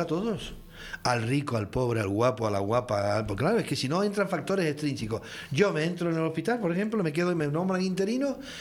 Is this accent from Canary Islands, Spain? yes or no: yes; Canary Islands, Spain; yo soy canario que me siento feliz en Madrid, en Barcelona y en País Vasco.